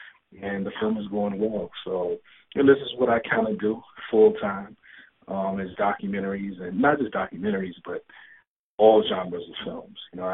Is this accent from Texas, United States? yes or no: no; Laurinburg, North Carolina, United States; I'm from Laurinburg, North Carolina, born and raised. It's a little small country town, you know, over here on the East Coast of North Carolina.